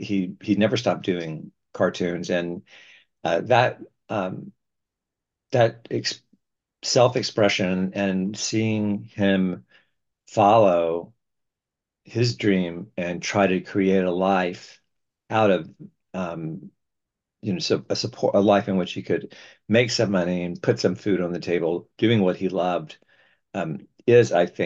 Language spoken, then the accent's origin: English; Alabama, United States; moved away as an adult; So I was born in Alabama. I lived there for 18 years before going to school in Emory University, Atlanta, and then transferring up to UNC.